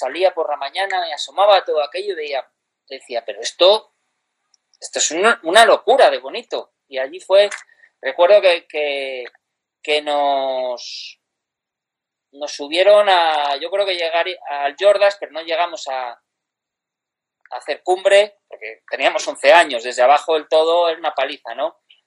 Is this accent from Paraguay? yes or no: no; Valladolid, Castile and León, Spain; now in Bierzo, Spain; Yo soy de Valladolid, pero bueno, acabé aquí en el Bierzo y bueno, aquí en... Pero mi padre es leonés, mi padre es de Cistierna.